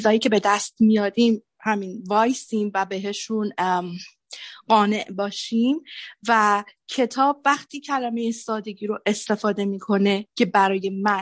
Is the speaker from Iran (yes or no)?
yes; Shiraz, Fars, Iran; توی بچگیم تو ایران زندگی کردم، توی شیراز. I'm from Shiraz too.